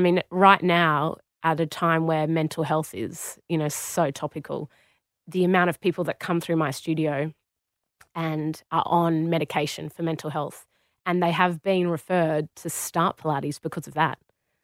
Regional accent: Australia; now in United Kingdom; I walked in as an Australian, which in the UK they love.

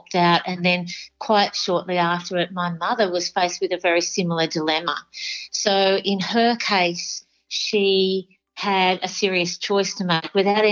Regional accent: Melbourne, Victoria, Australia; I'm the youngest of five children. I grew up in Melbourne, and my life changed dramatically at the age of two.

